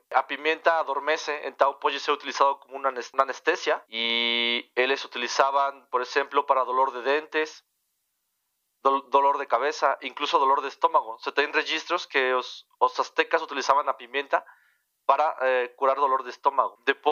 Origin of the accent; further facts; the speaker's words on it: Mexico City, Mexico; Portuguese is a second language; eu sou mexicano, tenho morado toda a minha vida no México